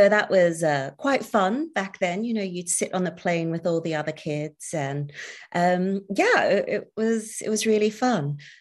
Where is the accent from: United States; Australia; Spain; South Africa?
Australia; born or raised there; also born or lived in Singapore / New Zealand